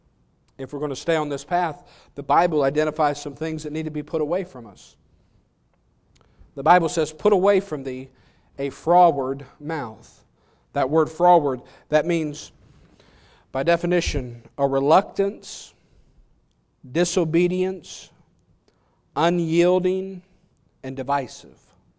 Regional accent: Alabama, United States; You know, I'm from Alabama. I like wearing ball caps

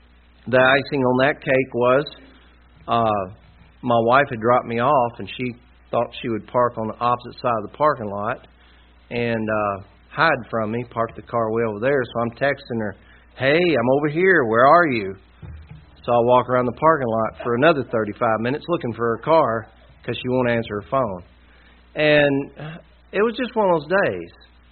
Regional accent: the South, United States; I'm from the South. That's the way we respond to stuff.

